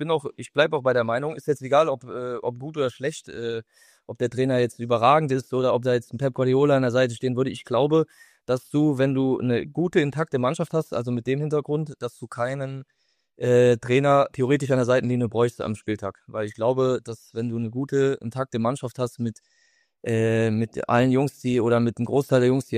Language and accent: German; Rhineland-Palatinate, Germany; dann als Pfälzer im Saarland das geschafft zu haben